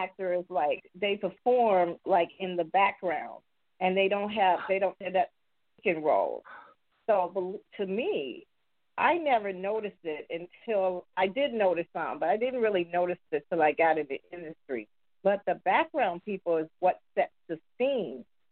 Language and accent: English; Markham, Illinois, United States; I grew up here in Markham. I grew up on the east side.